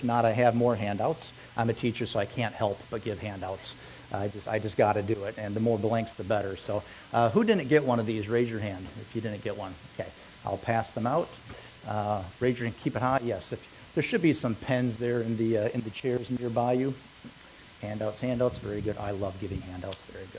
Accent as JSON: {"language": "English", "town": "Kalamazoo", "region": "Michigan", "country": "United States", "lives_now": "Florida, United States", "said": "I am originally from Michigan, a place called Kalamazoo. For those of you who don't know where that is, I'll pull out my map. I am from right there. But I've been here for the last 17 years in Florida."}